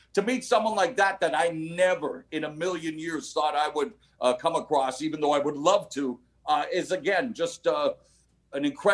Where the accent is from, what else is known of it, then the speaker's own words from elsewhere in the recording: Vancouver, British Columbia, Canada; I started my career at 16 in my hometown of Vancouver